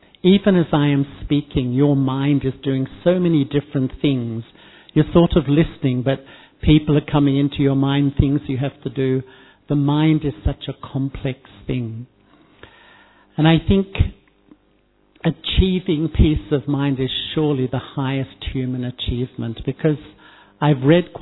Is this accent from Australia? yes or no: yes; Melbourne, Victoria, Australia; I grew up in Melbourne and I was very involved in many social movements.